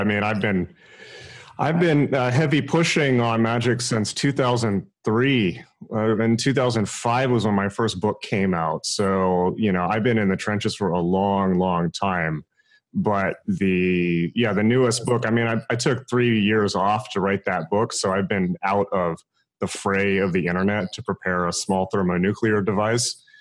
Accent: San Diego, California, United States; So I grew up in San Diego. I'm from Southern California. I was educated in the Bay Area and in London.

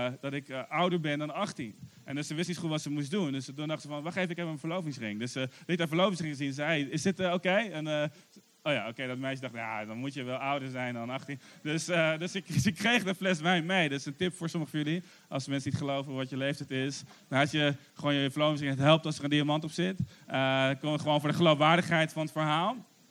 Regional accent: Arnhem, Gelderland, Netherlands; We hebben daar een C3-kerk in Arnhem. Daar ben ik opgegroeid.

